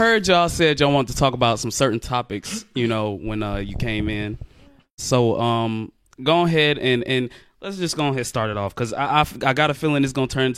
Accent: Nigeria; Yes, I'm Nigerian.

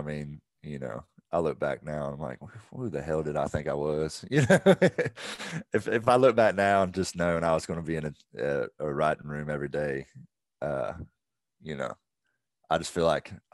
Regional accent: Augusta, Georgia, United States; also born or lived in Evans; Yeah, so I grew up in Augusta. I was born in Augusta. Lived in Evans there. And when I was about, I think I was 12, my folks moved to North Georgia

